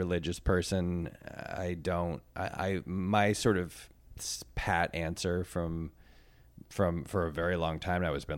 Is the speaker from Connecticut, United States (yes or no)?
yes; Connecticut, United States; His character on The Office, Andy Bernard, was from Connecticut, and I'm from Connecticut. And he was like a real sweet spot for me of like a certain kind of Connecticut prepster that I grew up